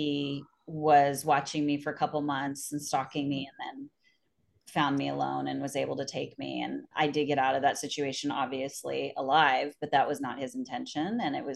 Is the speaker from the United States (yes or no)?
yes; California, United States; I am born and raised in California.